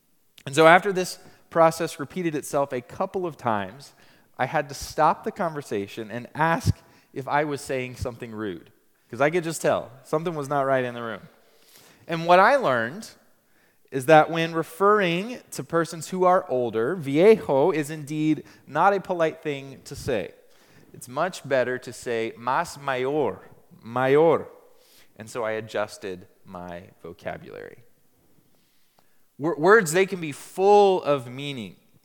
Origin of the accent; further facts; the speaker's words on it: United States; My hosts were curious about what life was like in my home country, in the United States.